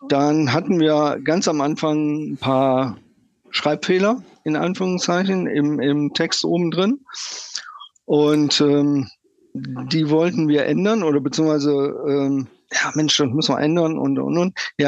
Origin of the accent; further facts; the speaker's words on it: Hahn, Germany; ich bin hier in Hahn geboren, 1967, also ein paar Jährchen her. Und eigentlich immer in Hahn geblieben